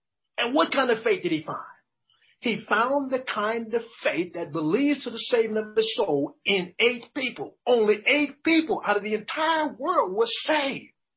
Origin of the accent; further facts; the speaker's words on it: New Orleans, Louisiana, United States; now in Houston, United States; Now, I'm from New Orleans, Louisiana. I've seen a lot of floods. Not too long ago, here in Houston, Texas, we saw a big flood.